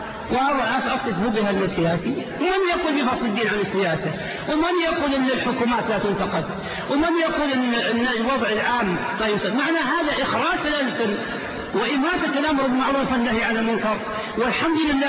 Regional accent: Riyadh, Riyadh Province, Saudi Arabia; وبالأخص مع الأسف عندنا في الرياض فتنة عمياء

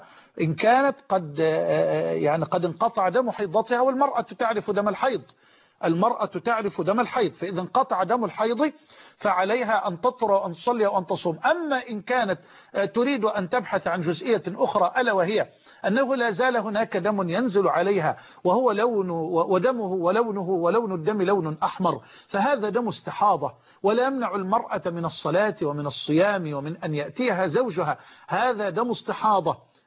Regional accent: Egypt; لأن بعض إخواننا في الخارج قد لا يفهمون هذه الكلمة، الشق يعني المكان الذي يعيش فيه الإنسان، ثم عندنا في مصر شق.

